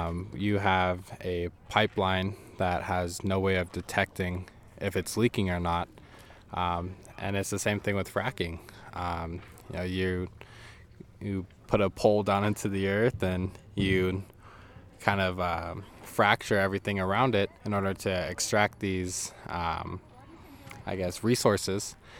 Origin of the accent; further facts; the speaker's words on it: North Dakota, United States; I come from the Ojibwe and Dakota Nations in North Dakota, and I'm a water protector.